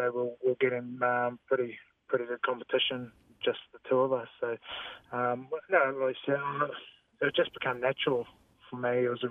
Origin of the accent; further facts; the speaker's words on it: New Zealand; No, neither. We're pretty typical sort of New Zealand kids.